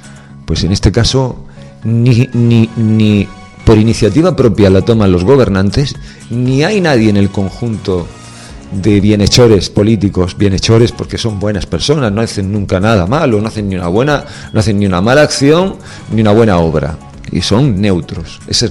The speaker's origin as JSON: {"language": "Spanish", "country": "Spain", "said": "somos hijos de España, tenemos la nacionalidad española, somos españoles, hemos nacido aquí"}